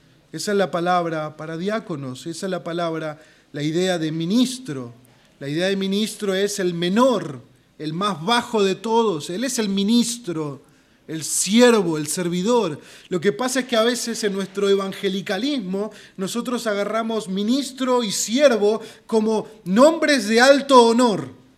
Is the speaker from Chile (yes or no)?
no; Argentina; porque nosotros somos argentinos del 2021.